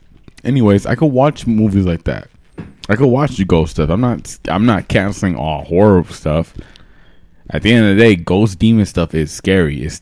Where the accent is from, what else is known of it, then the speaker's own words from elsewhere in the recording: Los Angeles, California, United States; We grew up in South Central, Anthony, where everything was jump scare.